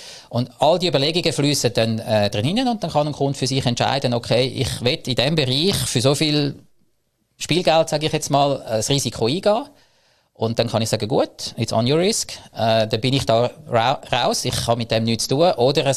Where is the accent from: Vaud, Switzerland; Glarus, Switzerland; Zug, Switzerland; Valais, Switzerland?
Zug, Switzerland; Ich komme aus dem Crypto Valley-Zug